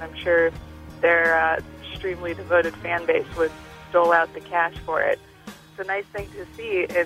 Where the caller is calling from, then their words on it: Chicago, Illinois, United States; I'm calling from Chicago, Illinois.